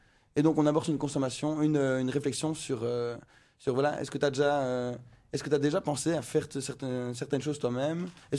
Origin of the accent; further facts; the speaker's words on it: Liège, Wallonia, Belgium; Je suis liégeois, tu peux m'excuser.